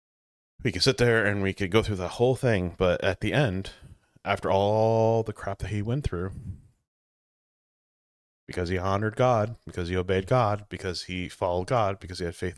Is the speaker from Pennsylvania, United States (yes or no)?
no; Colorado, United States; now in Georgia, United States; Guys, I had to leave my home state that I love very much, Colorado, because I did it in obedience.